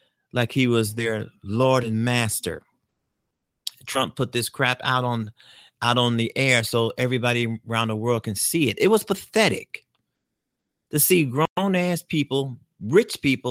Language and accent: English; United States; because I'm an American, I'm a voter, and, you know, I pay my taxes.